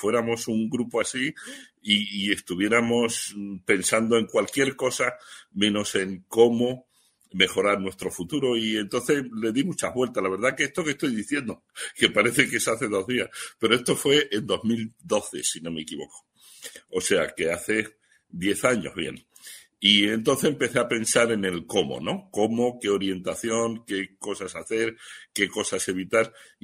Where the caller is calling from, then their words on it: Madrid, Community of Madrid, Spain; Yo les hablo desde Madrid, soy español, soy un empresario español de 67 años que ha hecho parte de su vida de trabajo en España y también una parte muy importante en México.